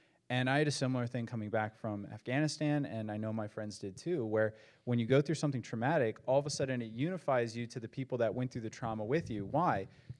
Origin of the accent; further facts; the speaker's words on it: Appalachia, United States; accent: Appalachian; And I got ridiculed like nothing else. They're like, the Apple. And they mocked my accent. They're like, the Appalachians.